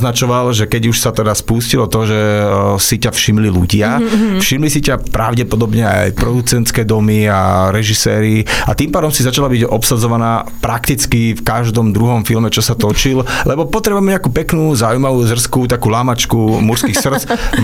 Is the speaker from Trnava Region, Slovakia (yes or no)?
no; Očová, Banská Bystrica Region, Slovakia; ako sa u nás v Očove hovorí